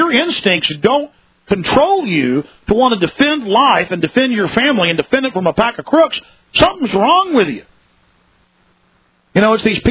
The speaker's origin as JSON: {"language": "English", "town": "Dallas", "region": "Texas", "country": "United States", "tie": "born or raised there", "lives_now": "Austin, United States", "said": "that happened a few times growing up in Dallas. Things were pretty rough back then. A lot rougher than they are here in Austin, I know that."}